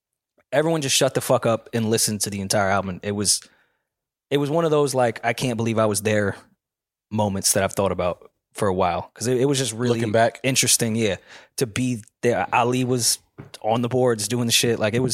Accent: Ireland; I make my jokes about Eden, but I would never do this as an Irishman.

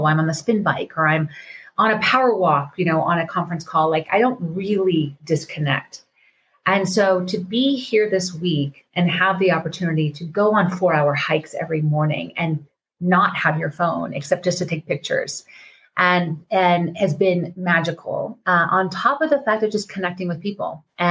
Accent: Colorado, United States; The hike we went on today, and I've been to Telluride so many times, I'm from Colorado, was so spectacular.

